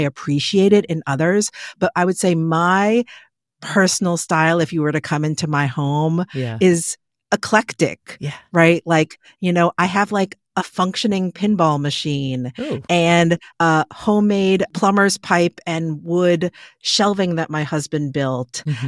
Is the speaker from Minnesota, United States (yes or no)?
no; New York, United States; born and raised in New York and able to enjoy what the city has to offer every single day.